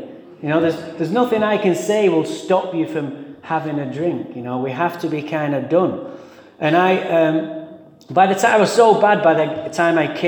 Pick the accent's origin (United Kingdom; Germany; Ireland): United Kingdom; England; now in United States; I don't know if you know this, but I'm from England. I am not having a stroke or something. Okay? I was born in England.